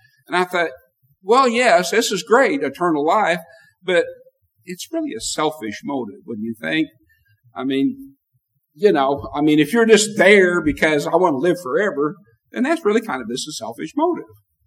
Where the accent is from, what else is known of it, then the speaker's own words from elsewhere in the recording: United States; born there; I was born in America.